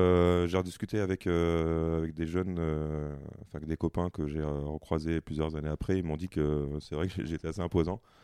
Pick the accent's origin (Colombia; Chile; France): France; Toulon, Provence-Alpes-Côte d'Azur; parce que je suis originaire de Toulon, donc qui est une grosse ville de rugby là-bas.